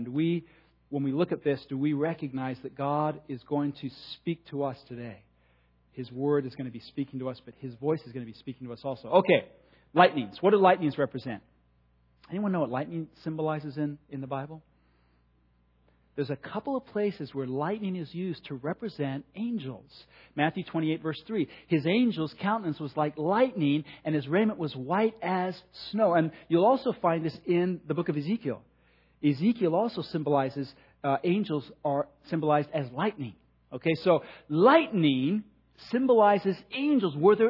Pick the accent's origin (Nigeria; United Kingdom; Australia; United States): United Kingdom; England; I was raised in England and I have this natural reserve.